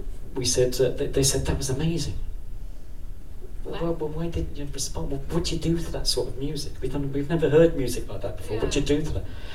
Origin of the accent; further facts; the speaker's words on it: Ireland; we're Irish punks, and we're singing like that, and it's really, really funny.